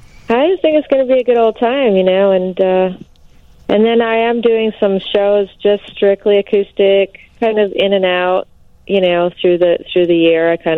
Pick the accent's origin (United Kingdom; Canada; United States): Canada; I'm a Canadian, I was a young Canadian girl, and white